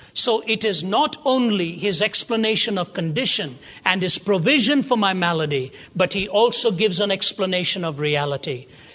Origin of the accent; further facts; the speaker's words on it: India; I hail from India. My wife is from Canada. And therefore, in terms of reality, ours is a cross-cultural marriage.